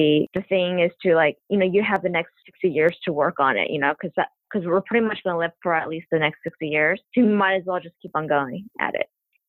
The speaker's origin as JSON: {"language": "English", "town": "Los Angeles", "region": "California", "country": "United States", "tie": "born or raised there", "said": "I am Chinese American, born and raised in LA. Yeah, both of my parents are from Hong Kong."}